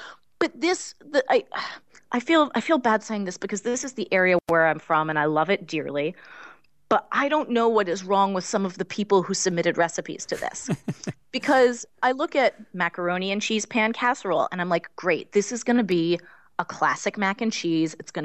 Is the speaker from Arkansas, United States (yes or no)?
no; New Hampshire, United States; this is actually a cookbook from my hometown. And I believe that, like many of these local cookbooks, it was made as a fundraiser.